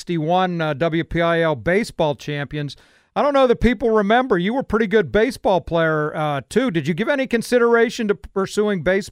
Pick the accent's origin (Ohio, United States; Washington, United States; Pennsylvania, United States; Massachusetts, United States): Pennsylvania, United States; Beaver Falls; You know, I've always been proud to say I grew up in Beaver Falls for a lot of reasons. It's just a wonderful place to be from.